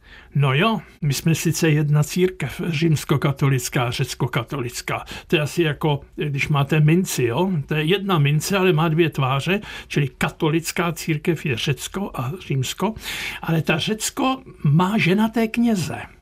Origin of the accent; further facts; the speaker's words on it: South Bohemian Region, Czechia; já jsem z Českobudějovického revíru